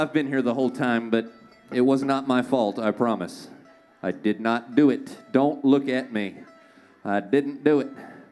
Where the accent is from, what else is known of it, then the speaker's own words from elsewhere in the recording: Springfield, Missouri, United States; I grew up in the Ozarks around Springfield, Missouri. There ain't much that can make you angry.